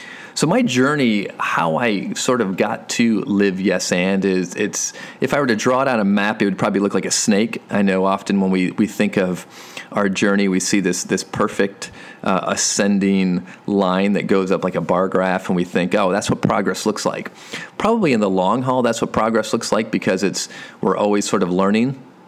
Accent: Flint, Michigan, United States; I grew up in Michigan, Flint, Michigan, to be exact. And if there's a town out there that can relate to struggle, it's probably Flint, Michigan. And although I don't live in Flint anymore, I do a lot of work in Flint.

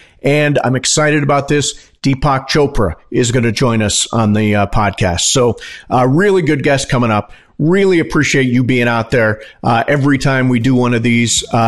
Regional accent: Toledo, Ohio, United States; I was growing up in Toledo, and I listened to the Tigers on WJR with Ernie Harwell.

